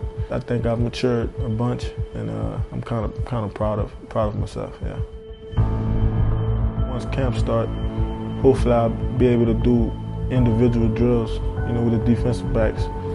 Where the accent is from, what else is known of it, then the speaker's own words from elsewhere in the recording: New Orleans, Louisiana, United States; You know, I'm from New Orleans, from Louisiana, and it gets pretty hot down there too.